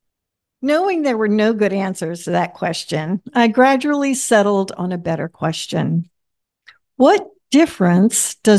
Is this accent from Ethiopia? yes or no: yes; Ethiopia; I was born and raised in Ethiopia as a missionary kid. So after Steve and I were married, we visited my homeland.